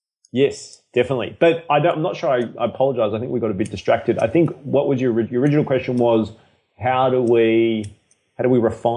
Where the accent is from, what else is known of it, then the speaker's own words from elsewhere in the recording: Australia; How do they know I'm from Australia?